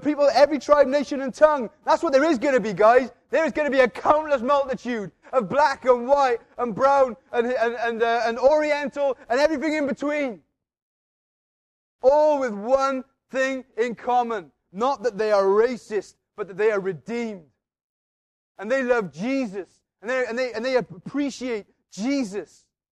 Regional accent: Wales, United Kingdom; I'm a Welsh Valleys chapel boy.

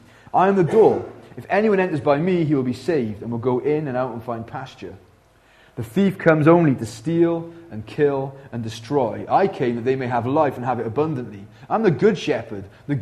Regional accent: Pontypool, Wales, United Kingdom; I grew up in Pontypool, and I grew up quite an aggressive young man.

